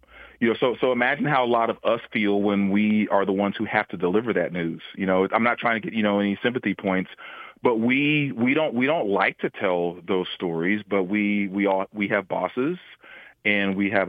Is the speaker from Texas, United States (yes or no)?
yes; College Station, Texas, United States; also born or lived in Bryan; I grew up in Bryan College Station, as I mentioned, but we used to get Houston stations